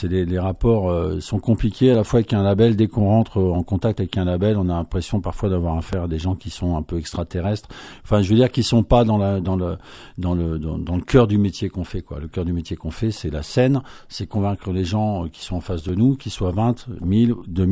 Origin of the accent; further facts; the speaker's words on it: Lille, Hauts-de-France, France; Et un premier album enregistré en public chez moi à Lille